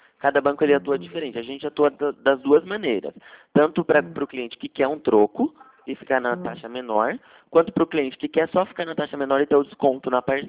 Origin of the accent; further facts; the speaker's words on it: Piracicaba, São Paulo, Brazil; sou de Piracicaba, na verdade.